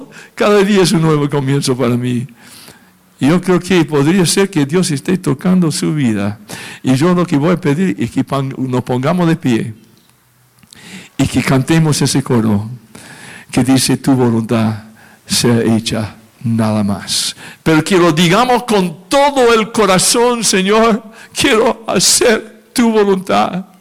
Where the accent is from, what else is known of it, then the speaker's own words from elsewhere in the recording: Oregon, United States; born there; volví al norte, a la ciudad donde yo nací, en Oregón